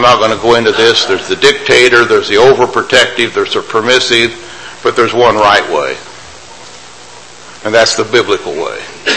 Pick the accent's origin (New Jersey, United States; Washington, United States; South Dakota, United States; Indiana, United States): Indiana, United States; Martinsville; I remember I grew up in Martinsville, Indiana